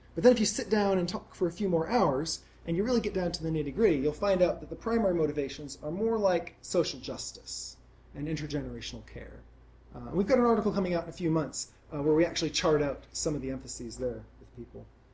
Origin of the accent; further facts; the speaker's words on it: Seattle, Washington, United States; I've got lots of friends who have got venture startup funding because I grew up in Seattle and there's a lot of crazy things going on there.